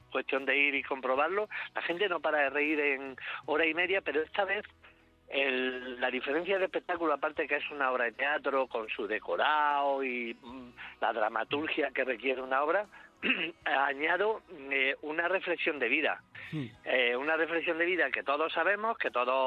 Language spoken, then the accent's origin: Spanish; Spain; Porque como soy español, pues tú coges y dices, aquí reviento.